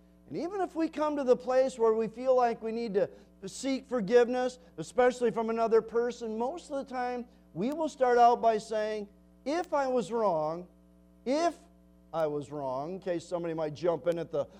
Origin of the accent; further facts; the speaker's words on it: Sterling, Illinois, United States; Remember as a child growing up in Sterling, Illinois, our church there used to support the Gordon Smiths